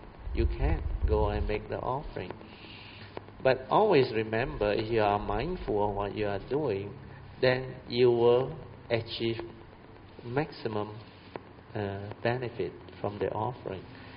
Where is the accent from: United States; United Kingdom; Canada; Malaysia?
Malaysia; English is a second language; Then when they come to know that we are Malaysian